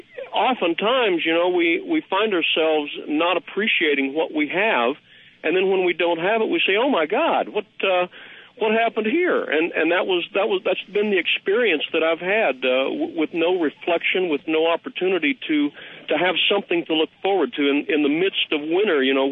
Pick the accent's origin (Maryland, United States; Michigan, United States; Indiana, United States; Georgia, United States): Indiana, United States; Indianapolis; also born or lived in Kentucky; As a Midwesterner, having grown up spending equal time between Indianapolis, Indiana, and South Central Kentucky, I have learned that the change of seasons